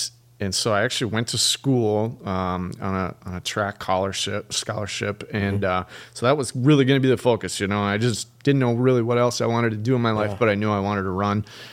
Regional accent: Plainview, Minnesota, United States; Plainview, Minnesota.

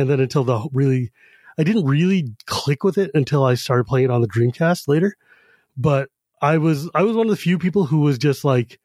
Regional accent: California, United States; when I was growing up in the Santa Clara Valley, Capcom was based here.

